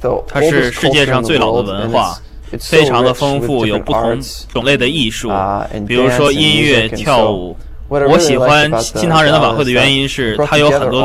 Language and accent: Chinese; California, United States; now in New York, United States; 我在加州出生并成长，我在洛杉矶上学，学电脑专业。